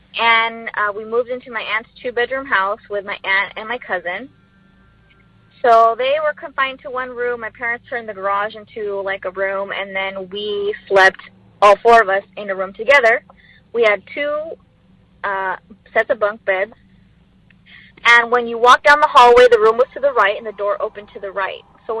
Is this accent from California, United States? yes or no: yes; California, United States; I'm from California.